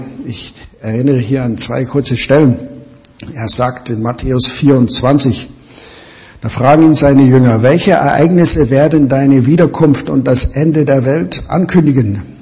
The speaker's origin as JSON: {"language": "German", "country": "United States", "said": "Als Amerikaner habe ich ein wenig geschmunzelt, als endlich der Barack Obama eintraf."}